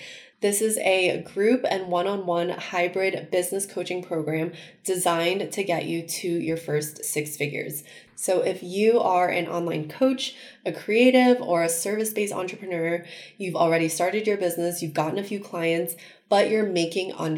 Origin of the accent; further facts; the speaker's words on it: United States; Because Rags is British and I'm American, it's actually extremely difficult to find a way to get married.